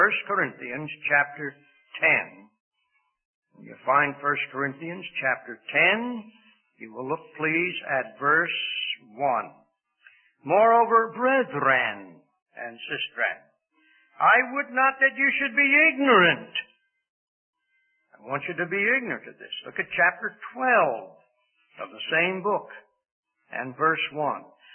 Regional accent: Pennsylvania, United States; born there; I was born in Pennsylvania.

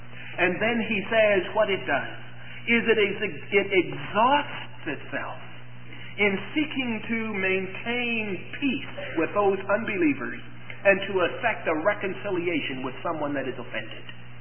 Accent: Scotland, United Kingdom; and so I'm not knocking Scotch people, and I know that that's true of many of us as Scottish people.

